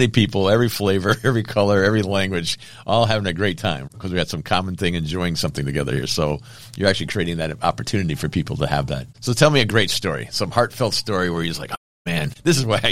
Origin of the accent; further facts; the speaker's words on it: Ohio, United States; born there; I was born in Ohio, and my grandparents had a place in Port Clinton on Lake Erie.